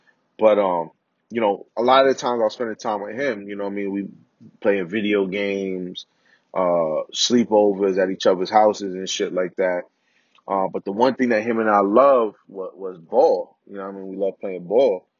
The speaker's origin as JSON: {"language": "English", "town": "Bronx", "region": "New York", "country": "United States", "tie": "born or raised there", "said": "growing up in the Bronx and at this time, you know, in like the 90s."}